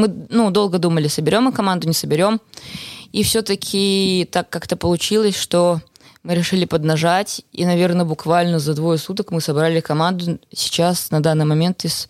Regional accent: Estonia; Вот я из Эстонии там была одна.

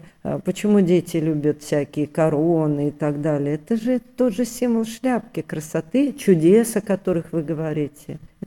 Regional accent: Ural, Russia; а так как я девушка с Урала, то я не терплю каких-то проблем

